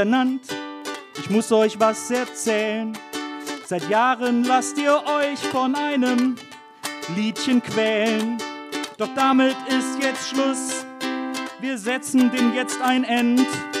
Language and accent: German; Erlangen, Bavaria, Germany; ich komme aus Erlangen